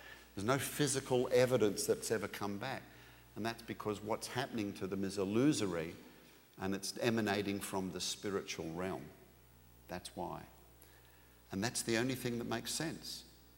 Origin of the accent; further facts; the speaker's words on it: Australia; In my home country of Australia, we have the highest rates of skin cancers in the world.